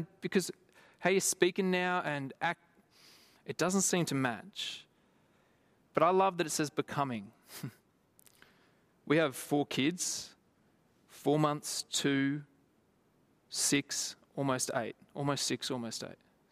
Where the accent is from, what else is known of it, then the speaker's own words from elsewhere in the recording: Lithgow, New South Wales, Australia; It was similar to me when I moved from Lithgow. When I moved from Lithgow and I was wearing my three necklaces